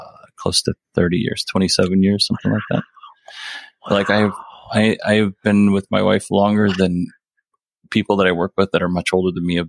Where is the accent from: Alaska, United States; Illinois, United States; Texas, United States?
Alaska, United States; No, I'm from Alaska.